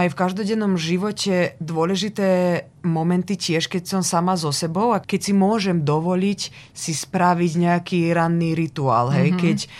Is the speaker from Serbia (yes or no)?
yes; Serbia; u nás v Srbsku, už keď sme v Srbsku, tak budeme hovoriť o našej krajine